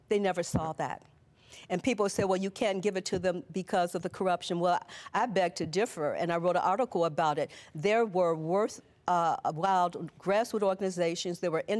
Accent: Chicago, Illinois, United States; I mean, it makes, like I said, my hometown of Chicago, which we call now the Wild Wild Midwest

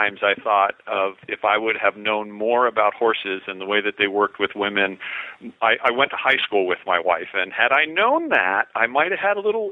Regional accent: Oregon, United States; I am from Southern Oregon, yeah.

